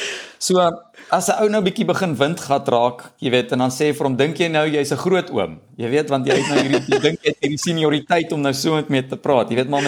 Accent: Gauteng, South Africa; ons kom, drie van ons kom uit die Oosrand uit, dis net Joe wat permanent in Pretoria gebly

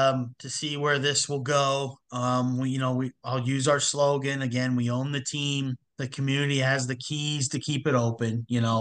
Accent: Erie, Pennsylvania, United States; I'm from Erie, so chicken wings, buffalo wing, like that's my style.

